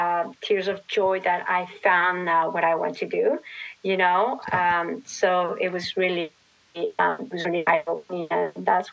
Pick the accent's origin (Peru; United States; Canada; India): Peru; Lima; English is a second language; I grew up in Lima, yeah. Lima, Peru. Yes, so hence my accent.